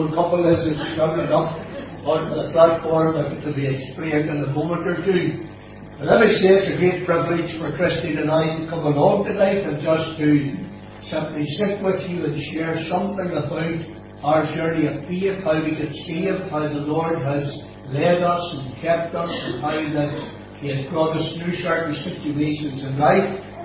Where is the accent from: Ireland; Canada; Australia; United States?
Ireland; Crookstown, Munster; Many years ago, I was born and brought up in Crookstown. I often refer to Crookstown as God's own country, but that's where I came from, and I was brought up in a home where there were six of us as children.